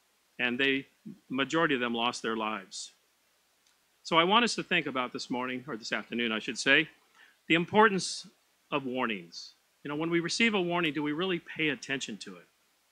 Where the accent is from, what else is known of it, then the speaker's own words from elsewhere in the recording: West Coast, United States; I grew up on the West Coast, so I'd never heard of it